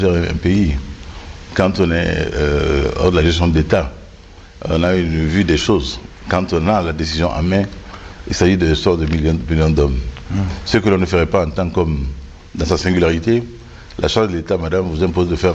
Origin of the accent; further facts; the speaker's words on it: Mali; nos frères, les groupes armés, je l'appelle nos frères, nous sommes des Maliens.